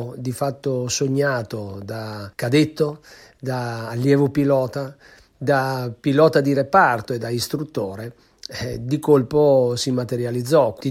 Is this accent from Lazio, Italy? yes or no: yes; Civitavecchia, Lazio, Italy; also born or lived in La Spezia; sono nato alla Spezia nel 1966 e nel 1970 insieme alla mia famiglia ci siamo trasferiti a Civitavecchia